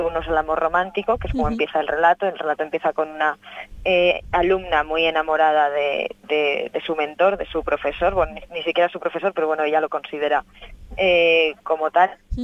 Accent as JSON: {"language": "Spanish", "town": "Zaragoza", "region": "Aragon", "country": "Spain", "lives_now": "Valencia, Spain", "said": "yo vivo en Valencia, pero soy de Zaragoza, y una vez al mes suelo ir a Zaragoza"}